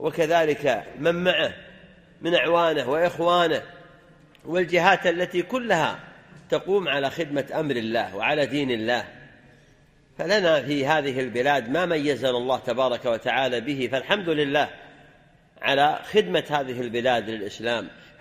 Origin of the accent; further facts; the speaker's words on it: Saudi Arabia; بلادنا المملكة العربية السعودية